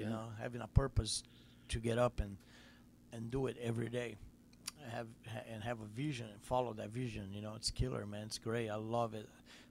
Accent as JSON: {"language": "English", "country": "Brazil", "tie": "born or raised there", "said": "I remember growing up in Brazil"}